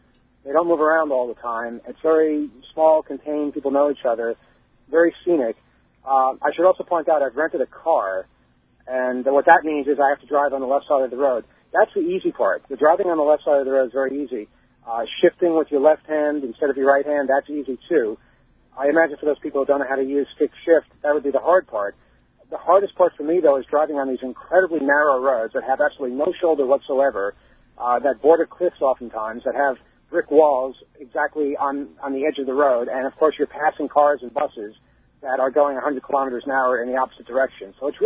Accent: United States; I said, I might be your relative. I'm from the United States.

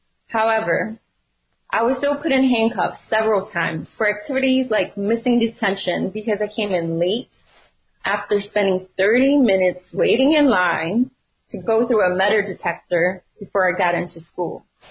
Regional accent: Philadelphia, Pennsylvania, United States; I grew up in North Philadelphia in a neighborhood called Badlands, which is in the Kensington Fairhair area in Philadelphia.

